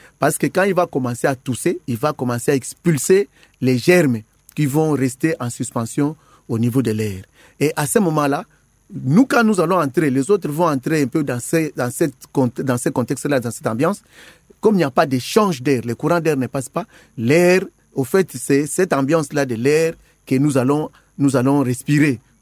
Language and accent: French; Kinshasa, DR Congo; Le matin, évidemment, chez nous, à Kinshasa